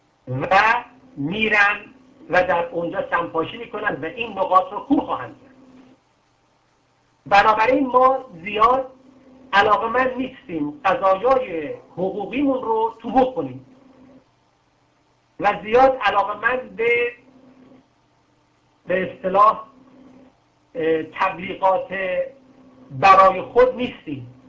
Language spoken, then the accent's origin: Persian; Ahvaz, Khuzestan, Iran; من به عنوان یک اهوازی امید دارم